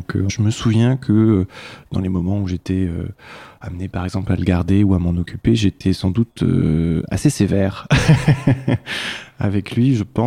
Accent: Normandy, France; now in Paris, France; j'ai 30 ans, je viens de Normandie, ça fait 8 ans que je suis à Paris

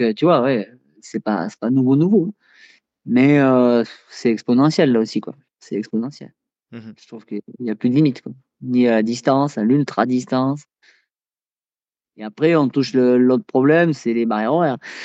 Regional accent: Nouvelle-Aquitaine, France; ici chez nous au Pays Basque

